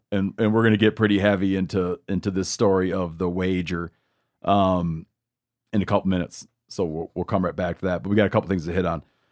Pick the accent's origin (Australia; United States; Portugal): Australia; I grew up in Australia.